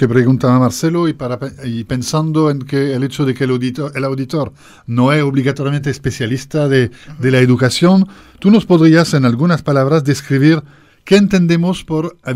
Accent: France; Spanish is a second language; Y después de 6 meses, podían leer un texto y yo como francés lo entendía perfectamente

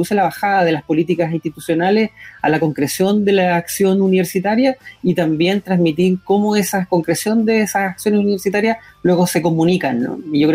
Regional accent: Llanquihue, Los Lagos, Chile; al sur, desde el cual soy originario, soy de Llanquihue

